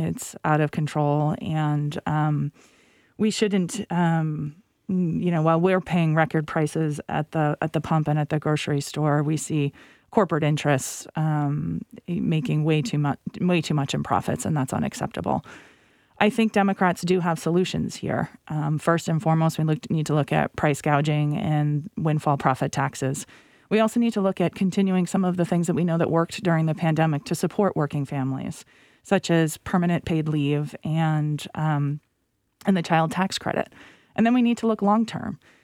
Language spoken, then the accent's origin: English; Cranston, Rhode Island, United States; now in Warwick, United States; I grew up in Cranston. I live in Warwick now. I'm the oldest of five kids. My parents still live in the house that we all grew up in.